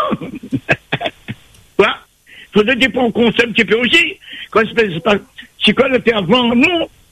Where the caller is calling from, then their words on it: Mayotte; Je suis con de Mayotte.